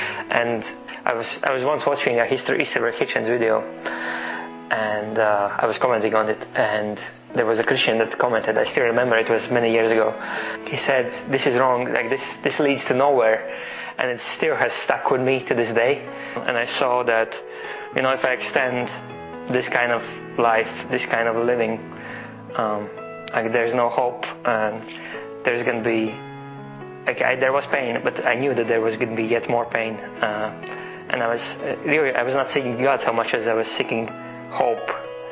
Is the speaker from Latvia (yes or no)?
yes; Latvia; and I'm from Latvia.